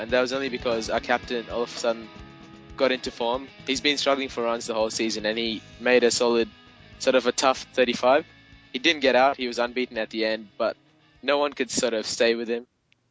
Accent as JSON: {"language": "English", "country": "Australia", "said": "from Australia."}